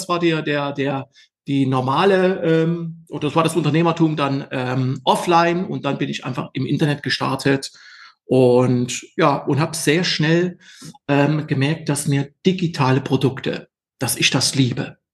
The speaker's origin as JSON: {"language": "German", "region": "East Germany", "country": "Germany", "tie": "born or raised there", "said": "so bin ich aufgewachsen, bin am Osten aufgewachsen."}